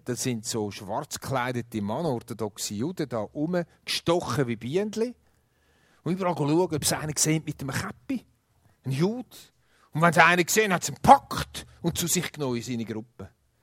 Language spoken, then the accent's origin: German; Switzerland; Jetzt sind wir ja als Schweizer oft so, dass wir Sachen gegeneinander ausspielen.